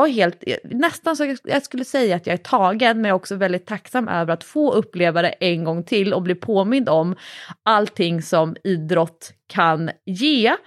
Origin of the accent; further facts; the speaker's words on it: Fisksätra, Stockholm County, Sweden; Jag är ju uppvuxen på Solsidan, men jag är också uppvuxen i Fisksätra